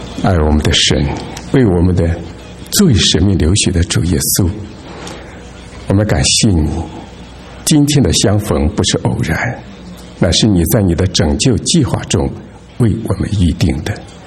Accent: Qingdao, Shandong, China; born there; 我于1958年出生在中国山东省青岛市一个基督徒家庭里。

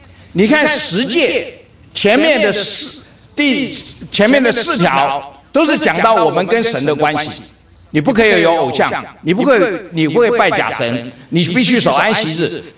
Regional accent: United States; 像我们美国人养狗的不多

